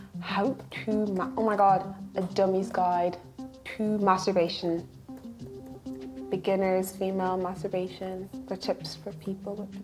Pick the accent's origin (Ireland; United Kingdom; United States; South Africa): Ireland; I grew up in Ireland, which is obviously Catholic country. My parents are Catholic and Christian.